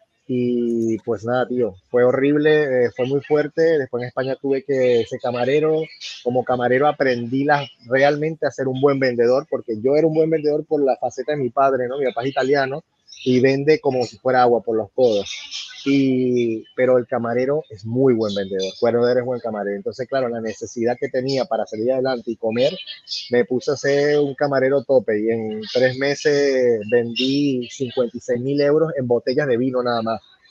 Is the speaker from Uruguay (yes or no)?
no; Venezuela; moved away; vengo de Venezuela, un país muy complicado, un país que estuvo muy, muy bien económicamente, una época muy buena, se vivía muy bien.